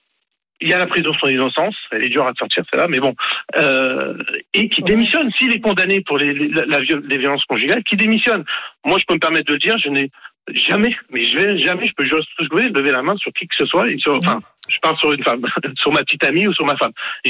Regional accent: Marseille, Provence-Alpes-Côte d'Azur, France; surtout en tant que Marseillaise.

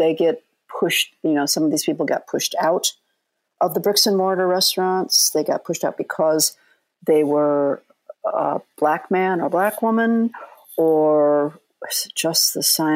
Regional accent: Midwest, United States; I remember the very first barbecue joint when in growing up in the Midwest

